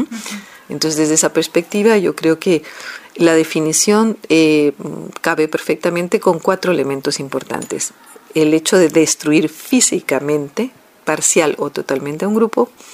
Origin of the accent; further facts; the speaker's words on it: Guatemala; yo como guatemalteca y como persona implicada en que se haga justicia y que se sepa la verdad en nuestro país